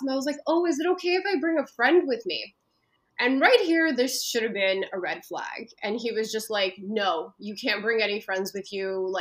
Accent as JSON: {"language": "English", "town": "Montreal", "region": "Quebec", "country": "Canada", "tie": "born or raised there", "said": "So I'm originally from Montreal."}